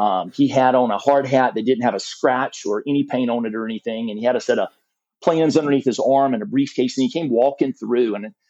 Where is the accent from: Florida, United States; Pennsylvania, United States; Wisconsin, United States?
Florida, United States; Jacksonville; I'm from North Florida, grew up in Jacksonville, the greater Jacksonville area, south of Jacksonville for the most part.